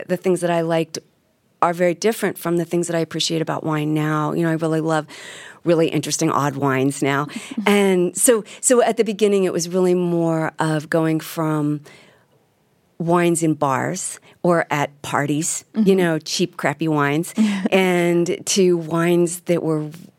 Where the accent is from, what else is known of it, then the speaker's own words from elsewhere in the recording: New York, United States; now in Northwest, United States; When I moved from New York, I wasn't sure what it would be like to be anywhere outside of New York, you know, in this like total egocentric way of New York, being a New Yorker.